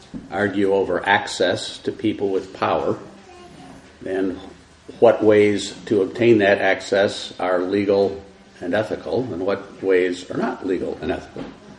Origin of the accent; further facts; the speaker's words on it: Chicago, Illinois, United States; back in my home state. I was born on the south side of Chicago, but I've pretty well gotten over it.